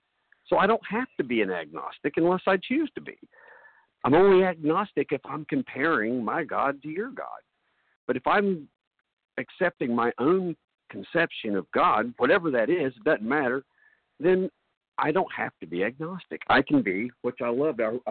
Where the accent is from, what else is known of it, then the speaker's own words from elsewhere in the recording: North Carolina, United States; Oh, I'm so sorry. North Carolina.